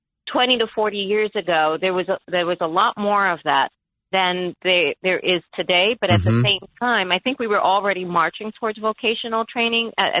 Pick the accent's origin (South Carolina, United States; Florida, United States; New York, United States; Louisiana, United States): New York, United States; New York City; I was born and raised in New York City.